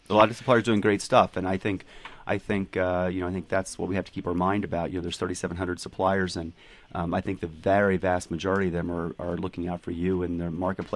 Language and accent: English; New Jersey, United States; I'm also from New Jersey.